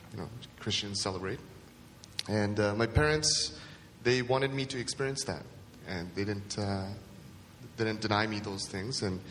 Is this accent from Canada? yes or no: yes; Canada; born there; first language Japanese; English is a second language; well, I was born here in Canada, but I spoke a lot of Japanese at home with my parents, and so I had been put into ESL.